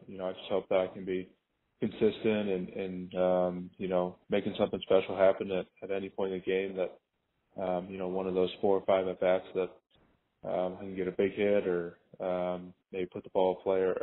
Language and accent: English; Orlando, Florida, United States; Growing up in Orlando, there wasn't a team in that area.